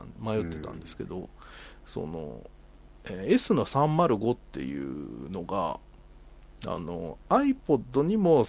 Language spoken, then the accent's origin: Japanese; Tokyo, Japan; 僕東京なんですけど、東京というか、はいはい、まあ東京の外れの方なんですけど